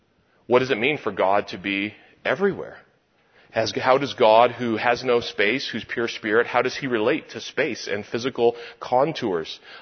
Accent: California, United States; what I am, I'm a man and I'm a Californian.

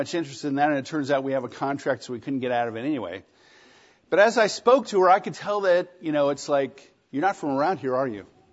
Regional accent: California, United States; So I said I was originally from California, and, you know, eventually we got to Mormonism.

